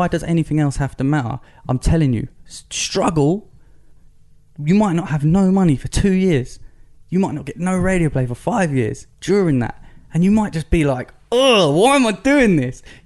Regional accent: Margate, South East England, United Kingdom; I mean, I'm not from London. I'm from Margate.

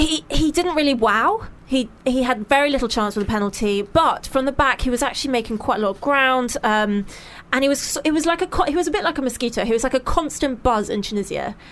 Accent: England, United Kingdom; Despite being English and biased, obviously, I completely agree.

